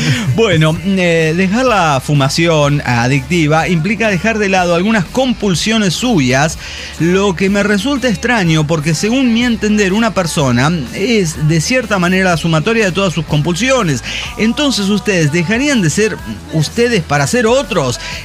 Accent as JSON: {"language": "Spanish", "region": "Tarija", "country": "Bolivia", "said": "soy cojudo de Tarija"}